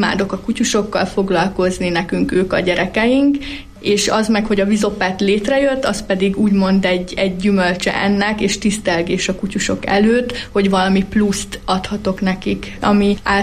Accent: Pácin, Borsod-Abaúj-Zemplén, Hungary; Pácin a bodrok köz gyöngyszeme, tehát én imádok itt élni, én itt nőttem fel, és nem cserélném le semmire

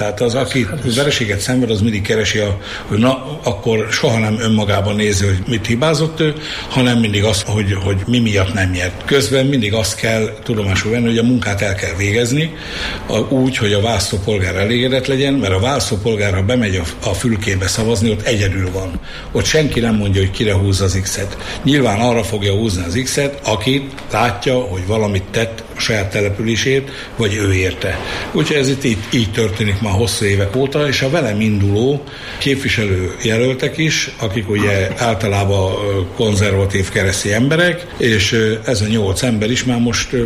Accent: Borsod-Abaúj-Zemplén, Hungary; az itt élő gömöri embereknek a szívében megmaradjon, ugye az az identitás, hogy azért mi gömöriek vagyunk. Mi kicsik vagyunk, az ország legkisebb kisebbsége vagyunk, mi gömöriek, de a szívünk az nagy.

